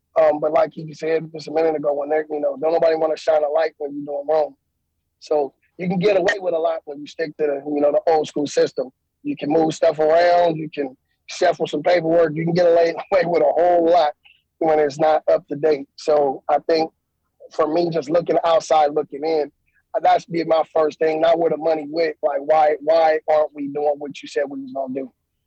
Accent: California, United States; I came from California, I moved up here, and the technology was way off from where we was at in California when I went up there.

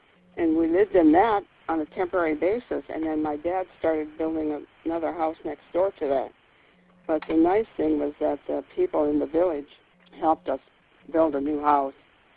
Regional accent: Idaho, United States; born there; a regular little card birth certificate that said I was born in Idaho.

